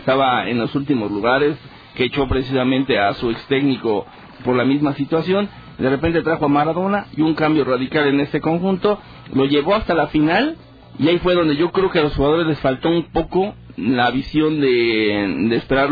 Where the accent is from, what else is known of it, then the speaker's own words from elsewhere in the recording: Argentina; bueno, ya es que yo soy argentino.